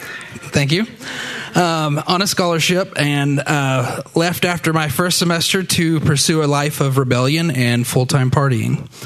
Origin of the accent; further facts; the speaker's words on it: Oklahoma, United States; I grew up in Oklahoma and was raised by two wonderful Christian parents